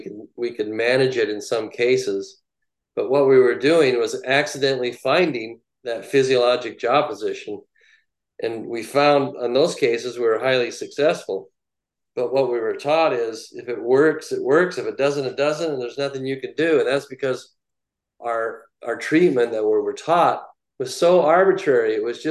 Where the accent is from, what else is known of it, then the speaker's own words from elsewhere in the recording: Traverse City, Michigan, United States; this guy who was a police chief, fire chief in my hometown of Traverse City.